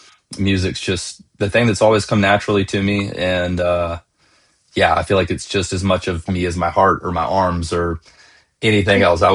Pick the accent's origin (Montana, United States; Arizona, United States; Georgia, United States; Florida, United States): Georgia, United States; Gainesville; now in Nashville, United States; I'm coming from Nashville, Tennessee. I was born and raised in Gainesville, Georgia, like an hour north of Atlanta. But I've lived in Nashville for, about 12 years now.